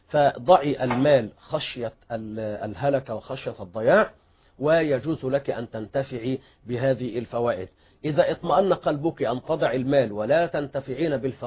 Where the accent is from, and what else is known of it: Egypt